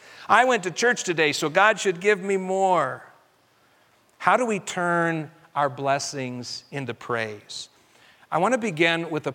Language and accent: English; Colorado, United States; because I grew up in Colorado, but did not learn how to ski till I was 28 years old.